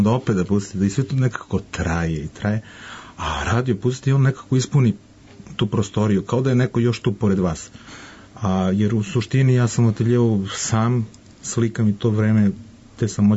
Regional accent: Majdanpek, Bor District, Serbia; sam rođen u Majdanpeku, možemo da napravimo jedan lep uvod, ovako jedna priča vezana za moje detinjstvo i odrastanje, pošto sam ja odrastao u radničkoj porodici.

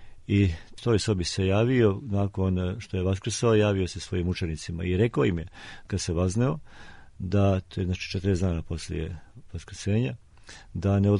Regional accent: Virpazar, Montenegro; nego smo išli kolima do Pireja, to je 1100 km bilo od mog Virpezara

